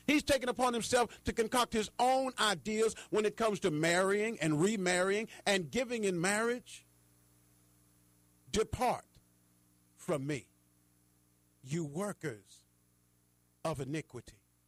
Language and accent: English; Chicago, Illinois, United States; as I look back of growing up in the streets of Chicago, growing up on Madison Street, where in the era of the Black Panthers